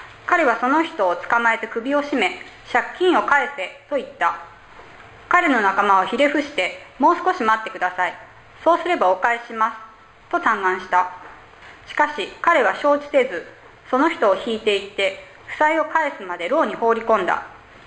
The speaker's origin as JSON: {"language": "Japanese", "country": "Germany", "second_language": "Japanese", "moved": "yes", "lives_now": "Japan", "said": "ドイツから来ましたジャーマンアライアンスミッションの宣教師です。13年前初めて日本に来ました。"}